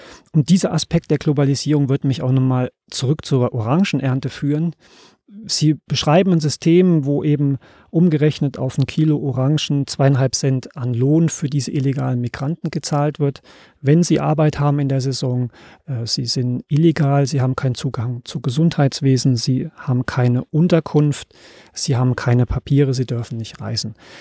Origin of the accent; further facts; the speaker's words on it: Germany; Ja, wir sind froh, wenn wir Englisch und Italienisch können, zumindest so sage ich das mal als Deutscher, also zwei Fremdsprachen.